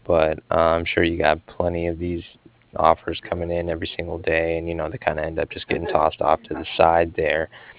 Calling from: Cardiff, Wales, United Kingdom; I'm calling from Cardiff

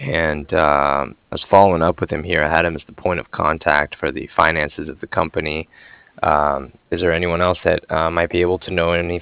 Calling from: Cardiff, Wales, United Kingdom; I was calling from Cardiff.

